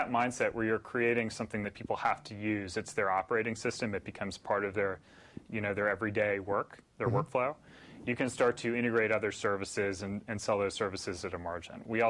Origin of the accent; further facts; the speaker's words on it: California, United States; Well, I grew up in Orange County for part of my life.